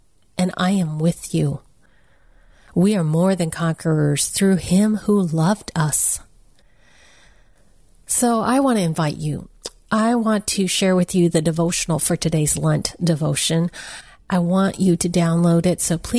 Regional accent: San Francisco, California, United States; born there; And because I'm Chinese American, I was born in San Francisco Chinatown with a mail order bride.

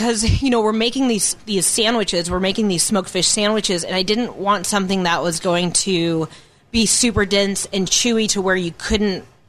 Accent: Missoula, Montana, United States; So I grew up in Missoula, Montana. You know, not a lot of food comes from Missoula, Montana. But I grew up in a cooking family.

